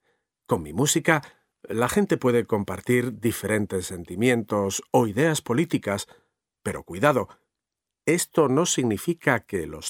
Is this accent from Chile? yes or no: no; Spain; Me sentiría el hombre más feliz del mundo si pudiera llevar la música de mi tierra, España, por todo el planeta.